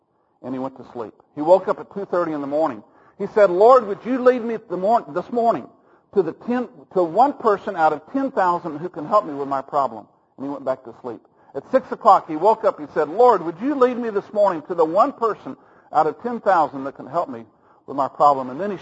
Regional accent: Oklahoma City, Oklahoma, United States; I'm from Oklahoma City, and he's from Kenya, and we've met in Amsterdam

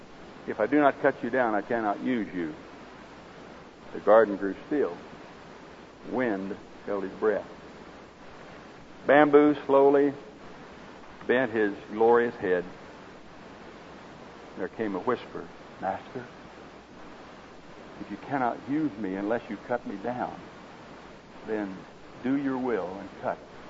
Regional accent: Oklahoma, United States; accent: Oklahoma; is my Oklahoma accent bothering you all?

